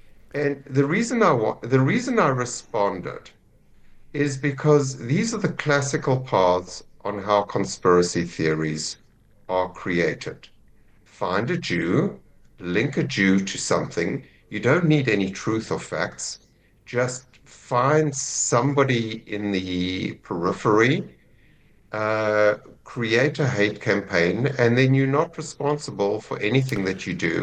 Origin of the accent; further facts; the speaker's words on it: South Africa; now in United States; I'm not Israeli, I'm American. Mm. I'm ex-South African, but I'm American.